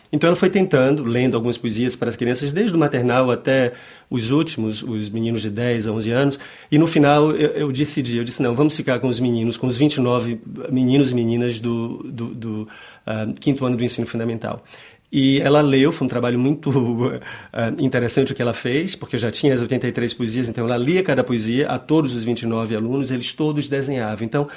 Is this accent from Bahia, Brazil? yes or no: yes; Salvador, Bahia, Brazil; uma escola que minha mãe começou em Salvador, em Piripiri, no subúrbio de Piripiri, de onde eu venho